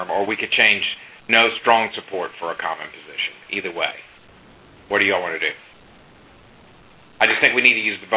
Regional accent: United States; As an American, I think I should steer clear of that.

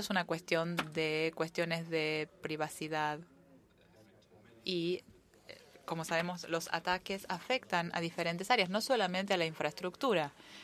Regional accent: Fiji; Spanish is a second language; soy de Fiji

